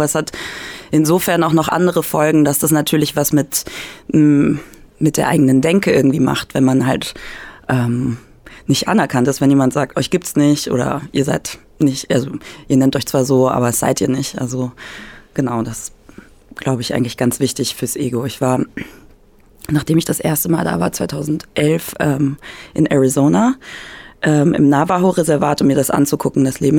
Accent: Germany; vielleicht auch gar nicht als Amerikaner, sondern wie ich aus Deutschland jetzt da hingekommen bin

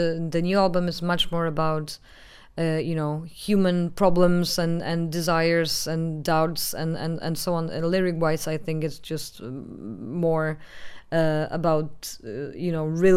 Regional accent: Poland; growing up in Poland and near Russia and Ukraine.

